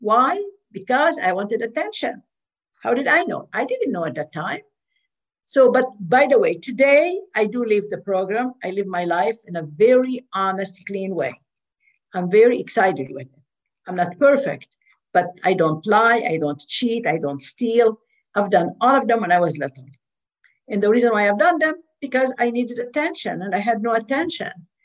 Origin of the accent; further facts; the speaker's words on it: Lebanon; moved away as an adult; I was raised in Lebanon. I was born and raised in Lebanon. I came here when I was 18, 19. I came from a huge family.